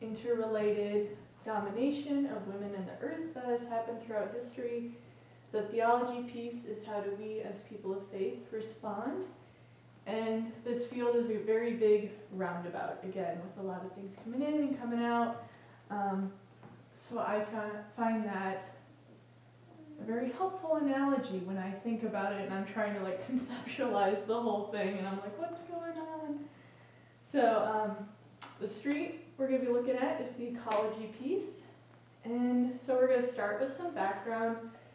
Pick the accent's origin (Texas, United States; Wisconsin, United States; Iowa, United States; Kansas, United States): Iowa, United States; Des Moines; I am originally from Des Moines, Iowa.